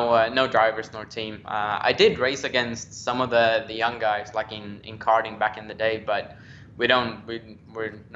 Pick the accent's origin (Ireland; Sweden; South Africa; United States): Sweden; Just as excited as I still was in Europe